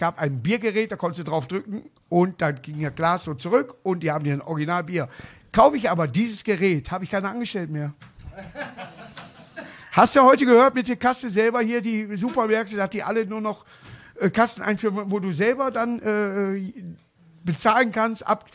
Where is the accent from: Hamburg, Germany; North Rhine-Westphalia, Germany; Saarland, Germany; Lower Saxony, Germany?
Hamburg, Germany; ich bin Hamburger